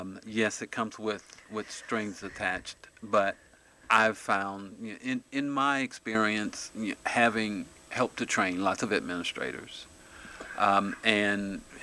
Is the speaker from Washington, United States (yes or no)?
no; Chicago, Illinois, United States; I'm originally from Chicago.